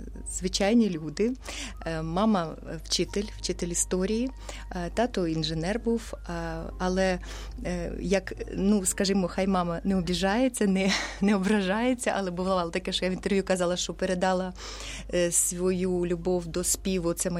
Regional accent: Ladyzhyn, Vinnytsia Oblast, Ukraine; born there; Народилася я у Вінницькій області, у місті Ладижин.

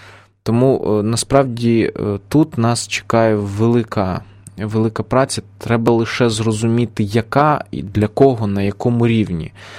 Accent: Donbas, Ukraine; тому що я сам з Донбасу, наприклад.

